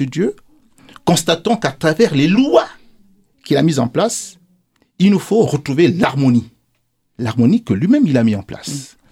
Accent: Gabon; Moi, je suis du Gabon.

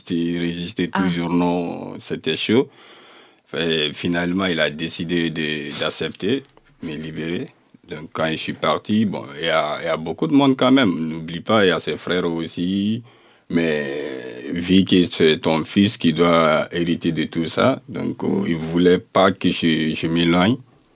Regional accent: Bofa, Boké, Guinea; La Guinée représente tout pour moi. C'est là-bas, je suis né, grandi.

